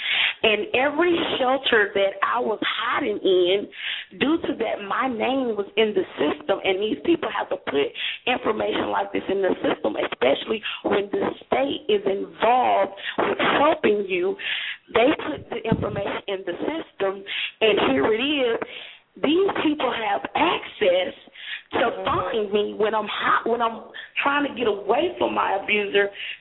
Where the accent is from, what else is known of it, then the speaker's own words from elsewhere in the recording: Alabama, United States; moved away as an adult; now in Washington, United States; I'm from Alabama, and I moved to Washington because of domestic violence.